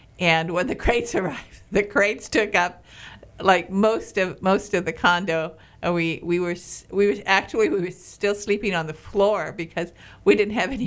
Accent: Baraga, Michigan, United States; So it's a wonderful place to grow up. I was born in Baraga, Michigan, and then my father had 12 brothers and sisters, so there are cousins and relatives all over that area

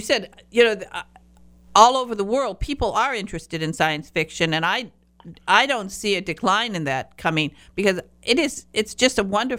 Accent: Michigan, United States; I'm a youper from the Michigan's Upper Peninsula.

